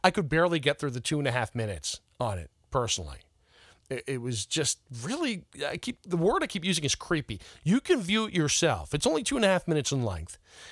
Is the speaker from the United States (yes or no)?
no; Canada; I'm Canadian born and bred.